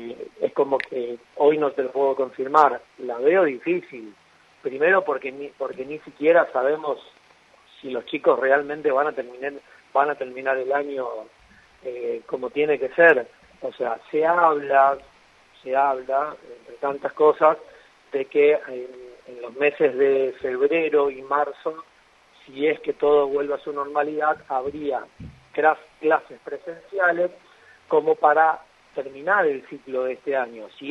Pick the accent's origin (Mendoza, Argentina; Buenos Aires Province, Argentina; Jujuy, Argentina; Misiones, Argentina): Misiones, Argentina; de Misiones no soy el único de Misiones